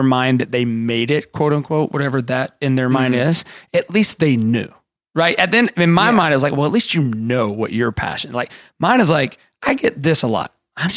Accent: Alabama, United States; Now, I'm from South Alabama, and this is not a knock and or a compliment.

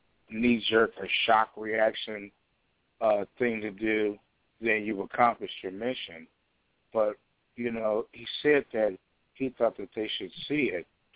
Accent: Chicago, Illinois, United States; I was raised in Chicago, directly under Elijah Muhammad

